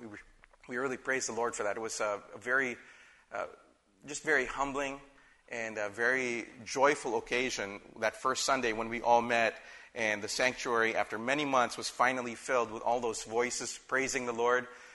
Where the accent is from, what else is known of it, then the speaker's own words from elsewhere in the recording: Philippines; because I'm a Filipino citizen and our three kids, because they have dual citizenship, they'll allow us to enter the country